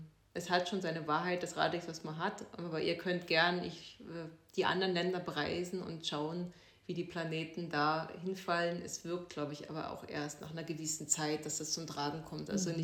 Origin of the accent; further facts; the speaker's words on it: Germany; now in Austria; ich bin ursprünglich Deutsche, die Österreicher sagen Piefke.